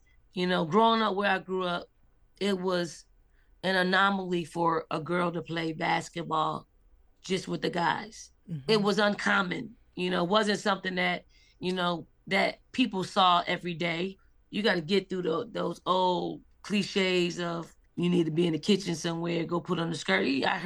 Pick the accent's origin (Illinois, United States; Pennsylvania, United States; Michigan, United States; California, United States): Pennsylvania, United States; Philadelphia; Like, I'm from North Philly. Like, we specify the region in which we grow up. I'm from North Philly.